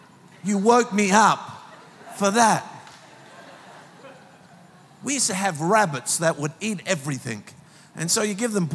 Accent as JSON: {"language": "English", "country": "Papua New Guinea", "tie": "born there", "said": "I was born in Papua New Guinea."}